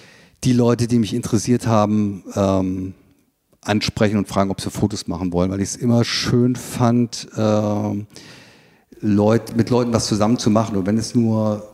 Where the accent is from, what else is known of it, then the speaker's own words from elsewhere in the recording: Kassel, Hesse, Germany; Ich komme aus der Nähe von Kassel